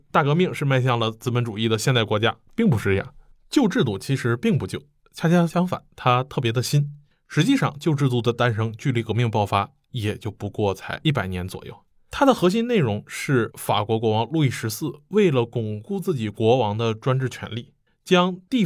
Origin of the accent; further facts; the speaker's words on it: China; 再比如我们中国人比较熟悉的像跳大神啊之类的